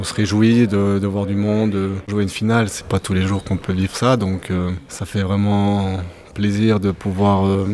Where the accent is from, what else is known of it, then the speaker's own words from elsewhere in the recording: Valais, Switzerland; en tant que Valaisan aussi, c'est quelque chose de spécial pour moi